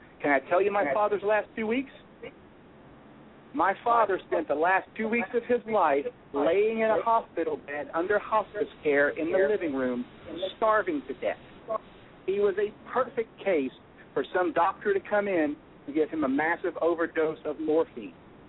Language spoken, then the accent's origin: English; Deep South, United States; I mean, where I grew up in the Deep South, if some woman, some white woman had, say, been raped by a black guy, she got an abortion.